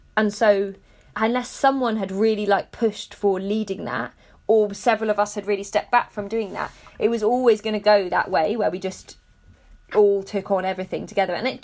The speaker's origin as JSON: {"language": "English", "region": "London", "country": "United Kingdom", "said": "So I'm from North East London, so in the borough of Haringey, which is like the next borough along from Hackney."}